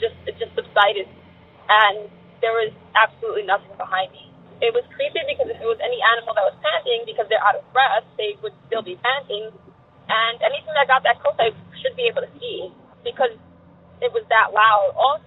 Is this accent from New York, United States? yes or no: yes; Staten Island, New York, United States; I'm from Staten Island, New York